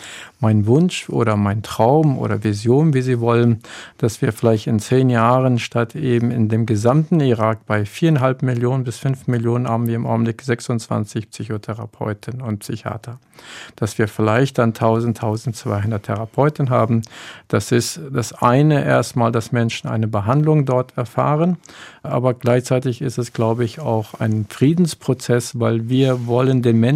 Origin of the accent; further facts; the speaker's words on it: Germany; also born or lived in Eastern Turkey; Ich habe aus Sicht der Kurden durchaus jesidische Wurzeln, aber ich bin in der Osttürkei geboren und in Deutschland aufgewachsen.